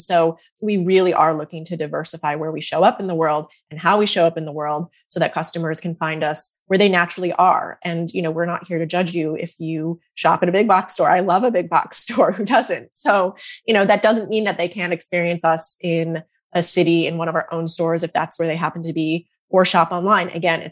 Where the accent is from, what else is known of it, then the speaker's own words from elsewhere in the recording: Massachusetts, United States; I grew up in Western Massachusetts.